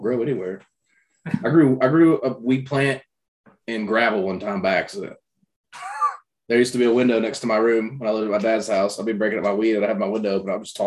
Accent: Bryson City, North Carolina, United States; Bryson City. It's in Western North Carolina. A little small town.

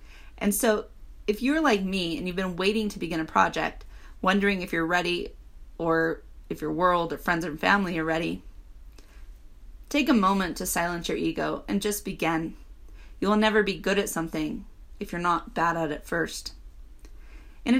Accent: Trinidad & Tobago; accent: Trinidadian; instead allowed me to play and explore the deep questions I had about life in my own Trinidadian accent.

